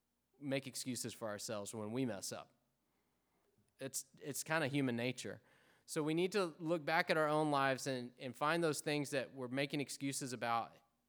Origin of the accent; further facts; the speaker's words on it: Arkansas, United States; I'm from Arkansas, and I can't even remember the right way to say it.